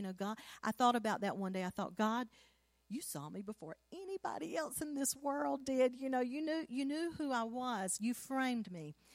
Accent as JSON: {"language": "English", "town": "Savannah", "region": "Georgia", "country": "United States", "tie": "born or raised there", "said": "growing up in Savannah, Georgia, my daddy being called to preach, we began to move around."}